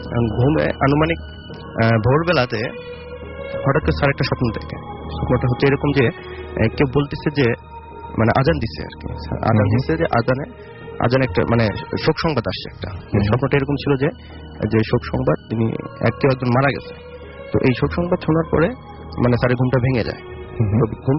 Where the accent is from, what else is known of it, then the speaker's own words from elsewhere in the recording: Pabna, Rajshahi Division, Bangladesh; তো আমি যে গল্পটা বলবো এটা আমার এলাকার চাকমোহর পাবনার